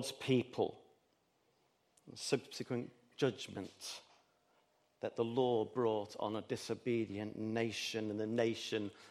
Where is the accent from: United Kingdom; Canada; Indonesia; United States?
United Kingdom; Manchester, North West England; as a Mancunian, I'm not going to get political.